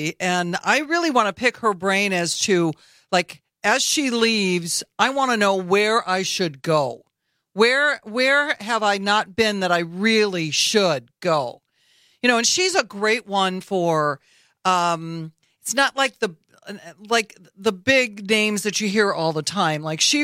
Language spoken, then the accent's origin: English; Beloit, Wisconsin, United States; My neighbor, actually, from where I grew up in Beloit.